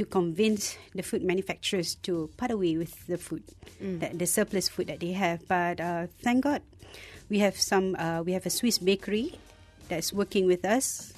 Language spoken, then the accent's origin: English; Malaysia; As a Malaysian, we have to change our habit, how we eat.